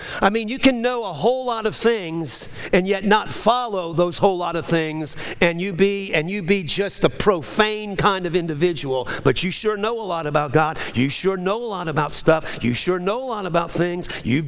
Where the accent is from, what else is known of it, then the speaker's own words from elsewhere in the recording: New Orleans, Louisiana, United States; I'm from New Orleans, but, you know, New Orleans, holy ones.